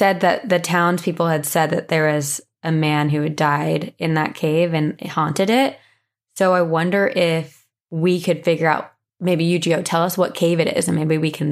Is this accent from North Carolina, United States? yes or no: yes; Raleigh, North Carolina, United States; I'm from the Raleigh area in North Carolina and moved around the area a lot as I grew up.